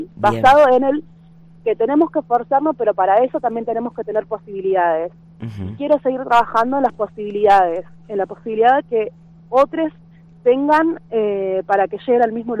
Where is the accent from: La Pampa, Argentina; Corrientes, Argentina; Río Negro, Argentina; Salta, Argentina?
Río Negro, Argentina; General Roca; Yo soy de Barrio Nuevo, de General Roca, que es uno de los barrios más populares de Roca, con muchísimas carencias